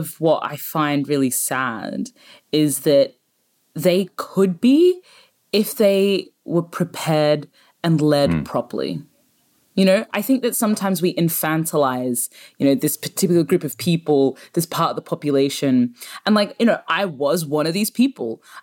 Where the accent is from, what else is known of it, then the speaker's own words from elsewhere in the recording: Queensland, Australia; growing up in Queensland